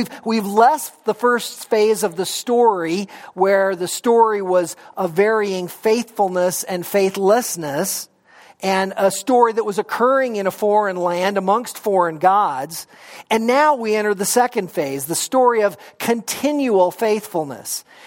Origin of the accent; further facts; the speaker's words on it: Montana, United States; that kind of conversation growing up in Montana. And there was a lot of kind of that redneck slang that went on.